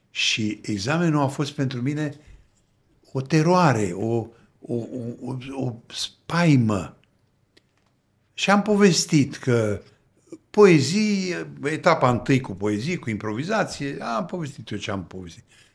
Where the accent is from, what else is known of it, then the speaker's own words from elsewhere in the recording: Călimănești, Vâlcea County, Romania; când eram în liceu, venea o mașină de la Pitești, după dialog la distanță, mă remarcasem, eram recitatorul din Călimănești